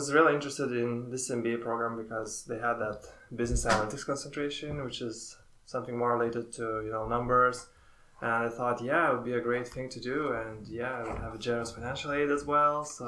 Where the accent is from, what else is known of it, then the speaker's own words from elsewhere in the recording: Vilnius, Vilnius County, Lithuania; English is a second language; moved away as an adult; Yes, I'm originally from Lithuania, from the capital of Lithuania, which is Vilnius.